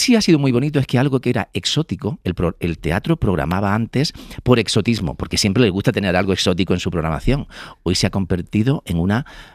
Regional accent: Carcabuey, Andalusia, Spain; Soy de Carcabuey, un pueblo de Córdoba, un pueblo muy pequeñito de la Subbética.

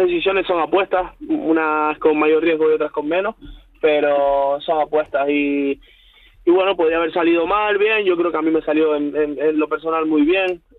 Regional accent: Canary Islands, Spain; Tenemos esa similitud de que somos de barrio, que salimos de allí, de Tenerife los dos

